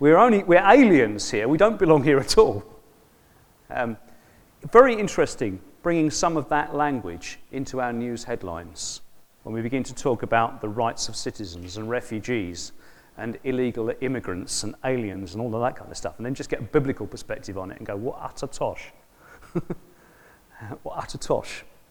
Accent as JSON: {"language": "English", "region": "London", "country": "United Kingdom", "accent": "South London", "said": "Well, clearly by my accent, I don't come from here. I'm a South Londoner. And if my sister was in the room, I'd be broad South London talking like that before any time at all."}